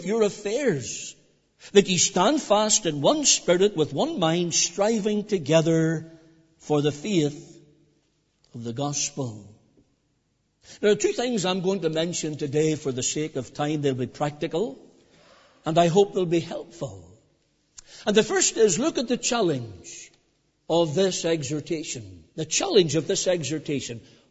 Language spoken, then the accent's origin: English; Northern Ireland, United Kingdom; I'm from Northern Ireland. I think it's the way I was reared.